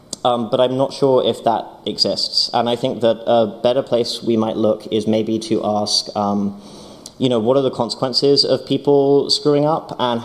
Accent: United Kingdom; I'm British, so I have a tendency to say

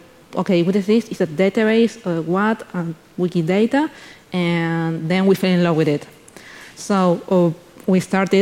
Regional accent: Buenos Aires, Argentina; English is a second language; since we come from Argentina, it's a big place.

